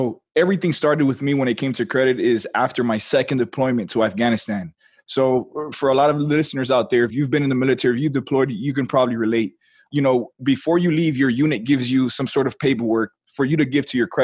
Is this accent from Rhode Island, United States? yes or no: no; Hialeah, Florida, United States; So I grew up in Miami, Florida, in a town called Hialeah, but it's just one within the cities of Miami.